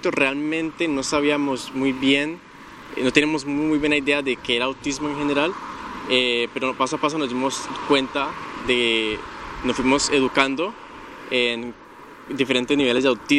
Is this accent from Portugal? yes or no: no; Colombia; soy de Colombia